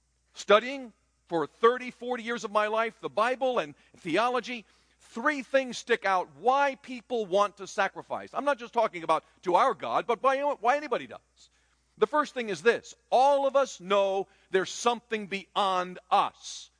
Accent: Taiwan; As a young boy growing up in Taiwan, I saw often the slitting of the throats of animals, watching the blood being caught by Buddhist priests.

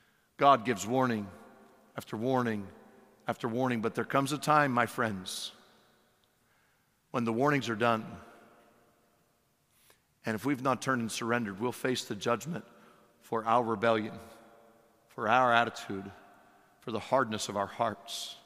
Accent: Pennsylvania, United States; A church I grew up in Pennsylvania, all the way until I went to college, we never had air.

